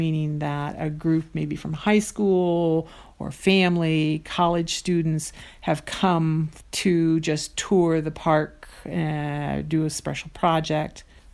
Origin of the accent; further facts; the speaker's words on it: Spokane, Washington, United States; now in Portland, United States; Since I live in Portland, I have to get there, so I drive. It's a 14-hour drive. I usually stop in my hometown of Spokane in order to see friends